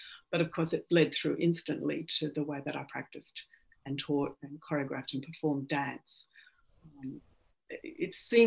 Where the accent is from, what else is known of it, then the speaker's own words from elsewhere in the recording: Australia; Okay, so I'm Australian, everyone, as you can hear from my voice.